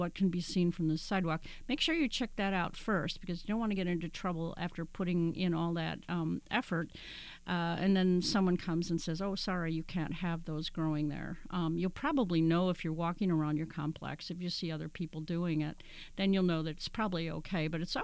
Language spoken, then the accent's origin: English; Michigan, United States; moved away; And I came from Michigan, and we only had like 4 or 5 months, and that was it.